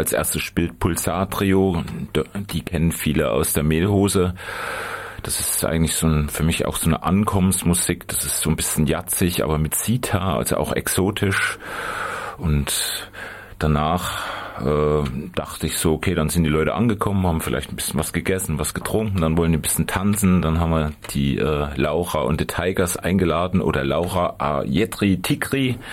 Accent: Thuringia, Germany; Also wie man schon hört, ich komme ja aus Südthüringen

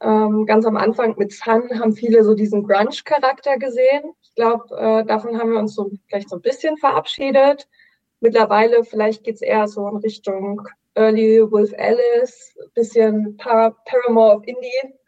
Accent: Brandenburg, Germany; weil die kommt ja aus meinem kleinen Dorf in Brandenburg, wo ich aufgewachsen bin.

